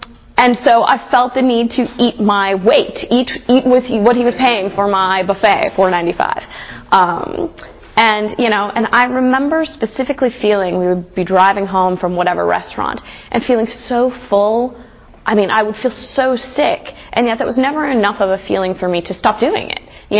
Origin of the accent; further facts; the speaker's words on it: Ohio, United States; I grew up in Ohio where there's a lot less lights than here, so there's a lot more stars.